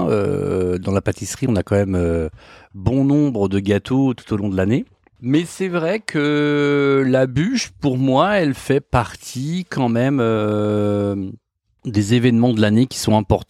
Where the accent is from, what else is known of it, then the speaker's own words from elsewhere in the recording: Brittany, France; now in Paris, France; donc je suis pâtissier chocolatier de formation, apprentissage en Bretagne, je suis breton, je suis monté à la capitale après l'apprentissage